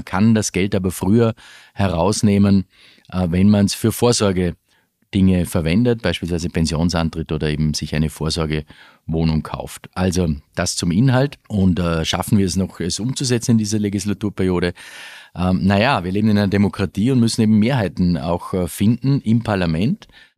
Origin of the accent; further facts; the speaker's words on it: Vorarlberg, Austria; selbstverständlich als Westösterreicher, als Vorarlberger, ist Skifahren im Winter auch ganz oben.